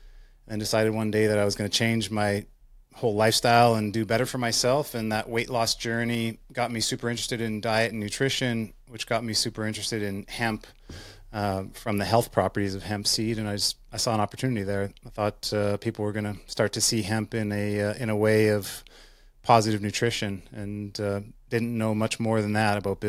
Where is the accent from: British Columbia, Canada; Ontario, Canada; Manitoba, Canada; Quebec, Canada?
Manitoba, Canada; Winnipeg; I grew up in Winnipeg, Manitoba, to a single mom, and we were poor